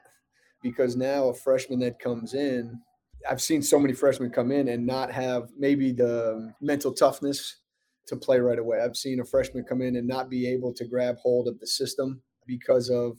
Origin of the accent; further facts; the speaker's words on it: Vermont, United States; I grew up in Vermont, so my dream job was the head coach at the University of Vermont.